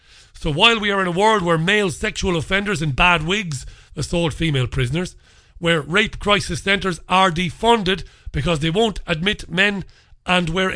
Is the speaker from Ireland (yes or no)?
yes; Ireland; often while cursing because I'm Irish.